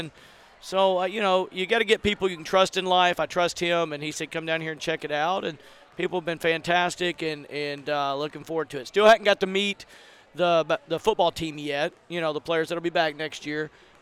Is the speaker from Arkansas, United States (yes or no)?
yes; Glenwood, Arkansas, United States; I'm a small-town guy. I'm from Glenwood, Arkansas. That's way smaller than Sheridan.